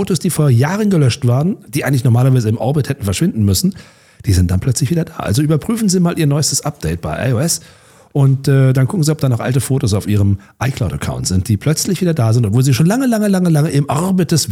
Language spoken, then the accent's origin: German; Berlin, Germany; Ich sage das als Berliner, aber wir sind ja hier in Potsdam zu Hause.